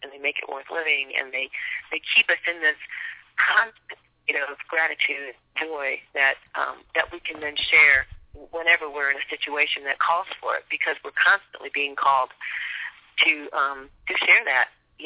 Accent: Detroit, Michigan, United States; Yeah, well, I grew up in Detroit during a time when there was a lot of racial tensions and stuff

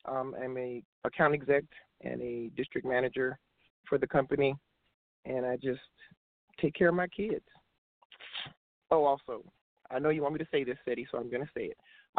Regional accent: Toronto, Ontario, Canada; moved away as an adult; now in Houston, United States; Born and raised in Toronto, Canada. Came here to the U.S. to play ball at the University of North Carolina at Charlotte.

